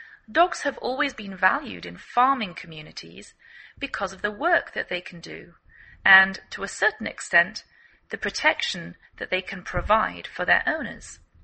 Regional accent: England, United Kingdom; now in United States

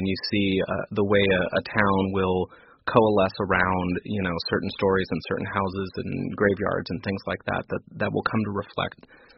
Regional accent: San Jose, California, United States; so I grew up near the Winchester Mystery House in San Jose, California

